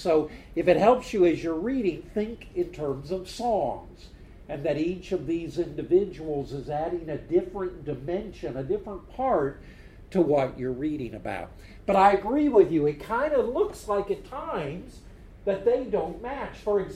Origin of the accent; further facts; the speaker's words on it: Illinois, United States; I made sure that I spent a part of a day in Springfield, the capital of my home state